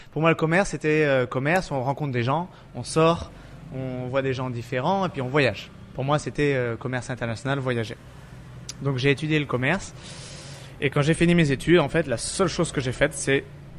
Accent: Pont-Saint-Esprit, Occitanie, France; Je viens d'Avignon, enfin Pont-Saint-Esprit, dans le sud. On vit bien là-bas, hein. On mange bien, on boit bien, il fait beau.

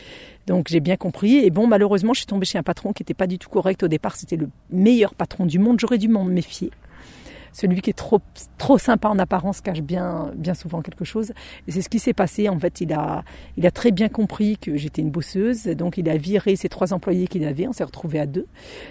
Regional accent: Occitanie, France; moved away; c'est à ce moment-là finalement que j'ai quitté l'Ariège, ces montagnes et cette autarcie, parce que même si j'ai eu le premier appartement, au départ de mon apprentissage, j'étais chez mes parents

